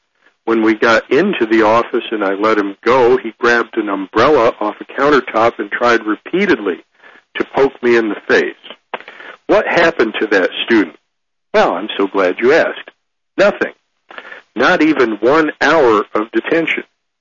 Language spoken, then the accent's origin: English; Texas, United States; I grew up, I've been all over the country. I was career military, but I grew up in South Texas